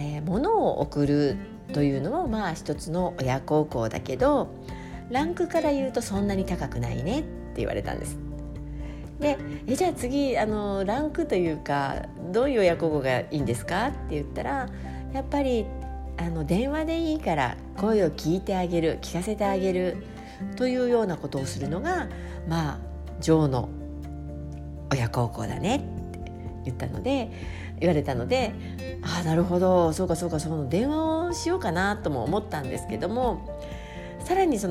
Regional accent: Shimonoseki, Yamaguchi, Japan; 私自身が下関出身なので、やはりその市がだんだん元気がなくなっていくっていう話を聞いた時に

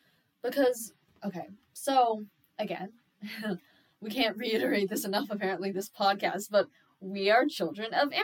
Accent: United States; but also, like, for us being a mixture of Chinese and American and growing up in America with that lens in mind as well.

